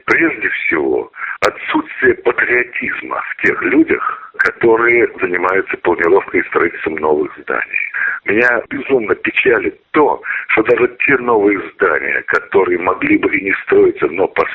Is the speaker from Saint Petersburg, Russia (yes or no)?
yes; Saint Petersburg, Russia; Ну, во-первых, потому что я петербуржец.